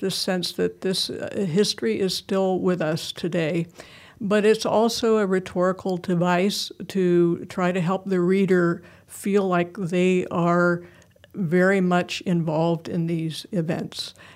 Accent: Ohio, United States; moved away; I grew up in Ohio and moved here in 2000, so it's a second home now

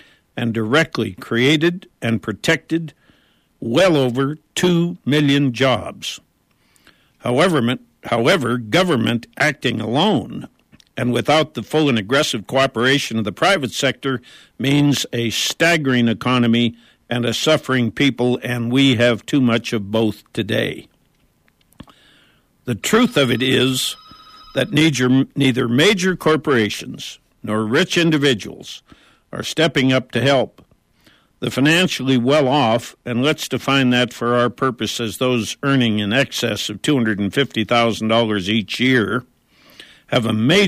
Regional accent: Butte, Montana, United States; I remember a year in the early 1950s when The nation, our state, and my hometown of Butte, Montana were all suffering through a more than year-long economic recession. My parents owned restaurants in Butte

